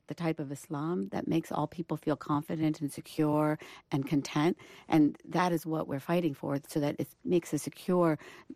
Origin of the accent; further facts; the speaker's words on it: India; born there; I was born in India into a very conservative Muslim family.